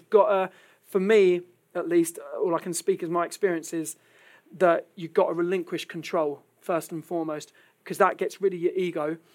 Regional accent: Ireland; I don't do well in the heat because I'm Irish. And so, like, I don't sound it, but I am.

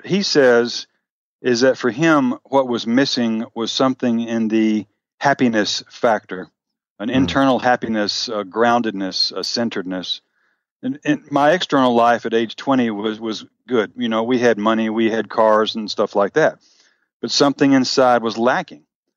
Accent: Memphis, Tennessee, United States; the redneck hunting instructor part comes from having been born and raised in Memphis, Tennessee. Our family was always hunting and fishing and things like that.

